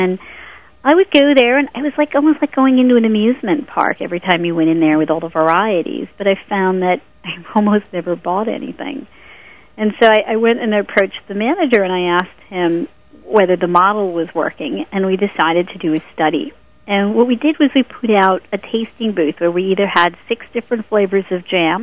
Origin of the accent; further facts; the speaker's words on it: Flushing, New York, United States; Yes, it was in Flushing, yes.